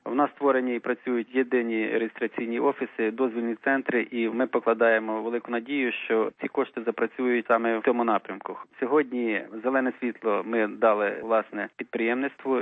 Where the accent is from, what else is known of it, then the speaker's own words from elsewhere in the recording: Ternopil Oblast, Ukraine; це мій рідний край. Я справді, мабуть, перший керівник області, який має тут на Тернопіллі своє коріння.